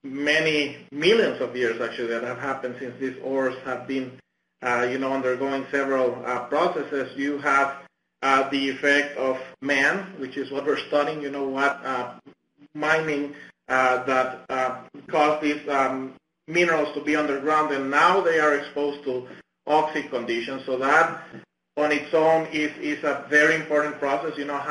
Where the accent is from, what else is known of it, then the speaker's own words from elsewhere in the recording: Honduras; English is a second language; also born or lived in Virginia / Missouri; different from anything that I used to see when I used to live in Virginia or in Missouri or in Honduras. I'm originally from Honduras.